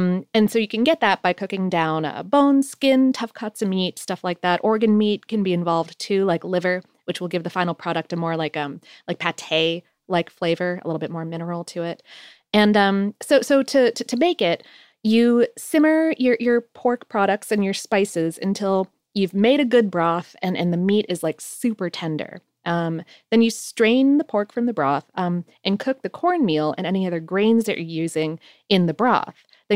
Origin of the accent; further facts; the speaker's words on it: Ohio, United States; born there; also born or lived in Pennsylvania; because I was born in Ohio and even lived in like the Poconos for a minute when I was a kid.